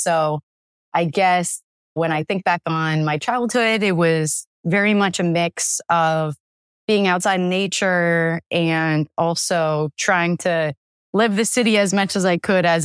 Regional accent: Washington, District of Columbia, United States; So I grew up in the Washington, D.C. area.

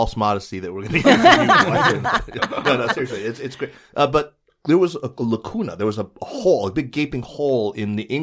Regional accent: Arizona, United States; I'm from Arizona, which is a cultural appendage of Southern California.

